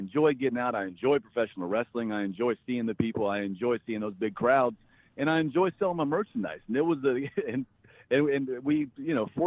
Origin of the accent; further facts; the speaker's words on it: North Carolina, United States; I grew up in North Carolina, 1984, 1985.